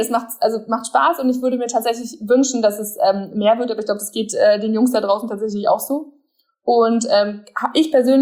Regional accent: Berlin, Germany

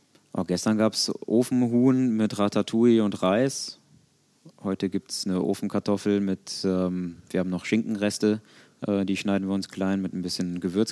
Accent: Cologne, North Rhine-Westphalia, Germany; ich bin Kölner

